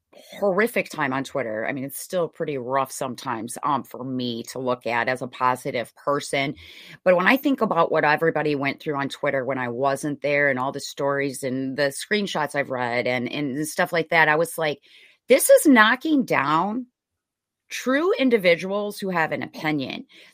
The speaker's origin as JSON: {"language": "English", "country": "United States", "said": "I'm Irish. I'm an Irish American, so I wouldn't have been passive about any"}